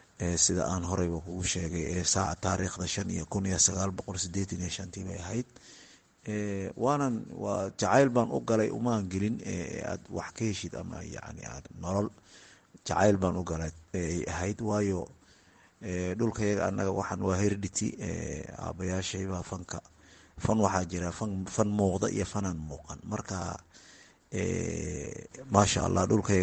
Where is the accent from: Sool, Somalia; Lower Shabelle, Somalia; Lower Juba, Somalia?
Lower Shabelle, Somalia; Qoryooley; born there; anigu horta waxaan ku dhashay degmada Qoryooley ee gobolka Shabeellaha Hoose.